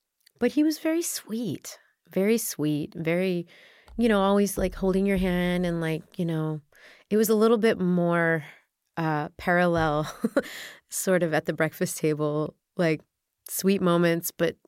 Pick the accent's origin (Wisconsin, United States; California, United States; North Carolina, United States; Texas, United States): Texas, United States; and I grew up in Texas, and I had a really nice childhood with my mom, and it was great, and her family's from Oklahoma